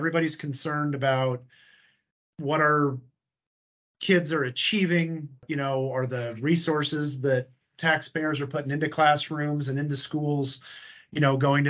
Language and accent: English; Kansas, United States; Yeah, so I was born and reared in Kansas, for good or ill. My family moved from Kansas City, Missouri to Johnson County, Kansas, before I was born, and I graduated from Blue Valley High School.